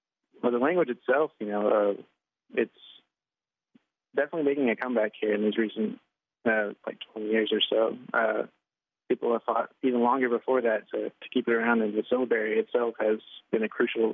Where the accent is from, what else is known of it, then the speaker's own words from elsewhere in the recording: Tahlequah, Oklahoma, United States; Hello, everybody. … I'm from Tahlequah.